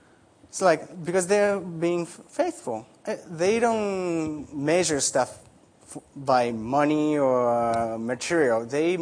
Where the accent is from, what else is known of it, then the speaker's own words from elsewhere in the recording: Japan; first language Japanese; English is a second language; now in United States; living in Japan, growing up in Japan, my first language is Japanese, so probably you noticed that, right, already.